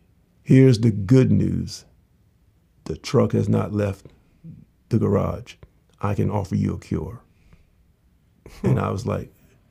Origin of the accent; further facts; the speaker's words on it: St. Michaels, Maryland, United States; My grandfather, I grew up in St. Michael's. My grandfather lived right next door to us